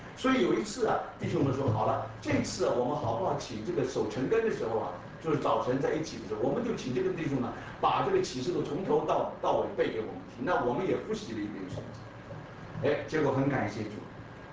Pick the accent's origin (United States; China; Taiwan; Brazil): Brazil; 我是从巴西来的，我们也接触过一帮年轻的巴西公司